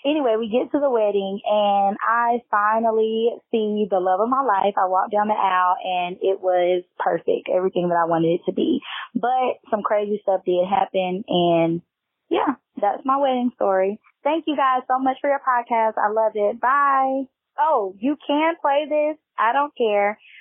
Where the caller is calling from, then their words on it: Nashville, Tennessee, United States; I am calling from Nashville, Tennessee